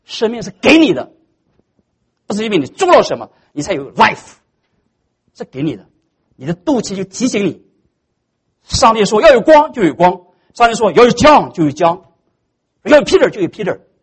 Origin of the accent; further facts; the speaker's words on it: China; 所以父母不是你可以选择的，我们中国人不是说吗，父母不可以选择，太太可以选